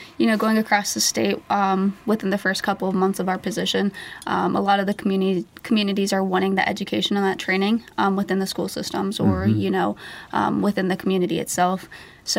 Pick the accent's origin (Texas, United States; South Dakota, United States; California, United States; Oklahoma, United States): South Dakota, United States; Martin; I grew up in Martin, South Dakota, and graduated from Bennett County High School